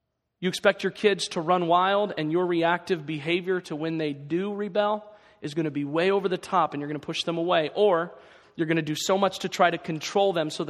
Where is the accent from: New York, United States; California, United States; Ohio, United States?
Ohio, United States; now in Schoharie County, United States; I'm from Northwest Ohio. I'm very proud of where I grew up at.